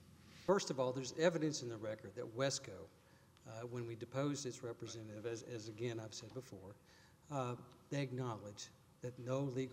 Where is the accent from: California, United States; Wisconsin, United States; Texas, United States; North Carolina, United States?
Texas, United States; Fort Worth; In that case, which is from the Fort Worth Court of Appeals, my hometown